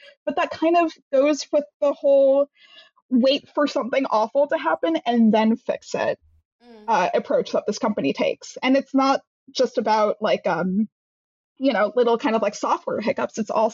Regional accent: Toronto, Ontario, Canada; Mostly because they tried to start up a smart city in my hometown of Toronto, and then they just got their asses handed to them.

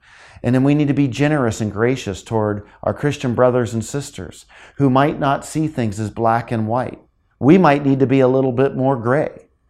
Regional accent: California, United States; I grew up in California.

